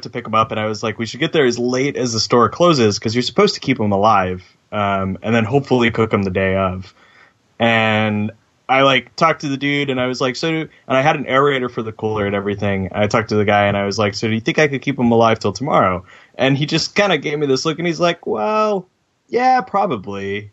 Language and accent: English; East Coast, United States; I'm from the East Coast. So we bought a bunch of crabs.